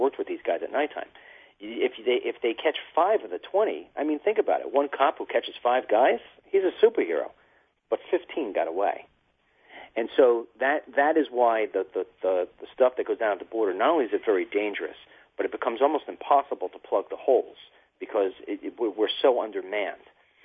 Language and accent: English; New York, United States; You know, I'm from New York, and, you know, in New York, you'll go around and you'll see there's two cops to every car